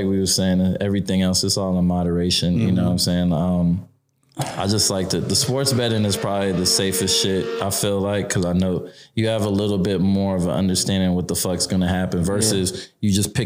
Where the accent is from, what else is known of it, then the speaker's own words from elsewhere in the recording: New Jersey, United States; born there; also born or lived in Portugal / Virginia / Texas / Japan; Originally, I was born in Jersey. My mom was in the military, so I bounced around. Like, 2 years old, bounced to Portugal. From Portugal, bounced back to Jersey.